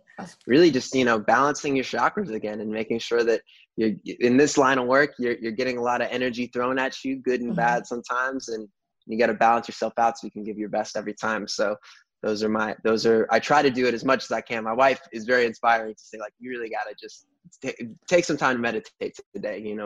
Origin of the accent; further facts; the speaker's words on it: New York, United States; I've had music in my bones forever. I grew up in New York, so I would see...